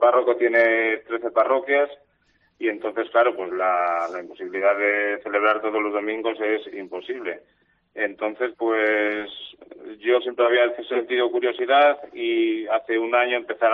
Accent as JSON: {"language": "Spanish", "town": "Antoñanes del Páramo", "region": "Castile and León", "country": "Spain", "tie": "born or raised there", "said": "yo estoy muy vinculado a la parroquia de mi pueblo, de Antoñanes"}